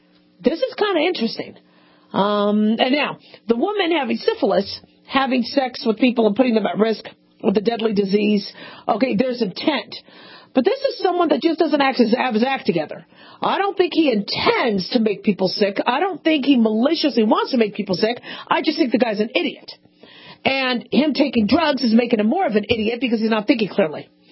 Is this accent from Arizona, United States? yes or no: yes; Phoenix, Arizona, United States; So if you see a Gila Monster like I did multiple times growing up in Phoenix, Arizona, get away from it because they're poisonous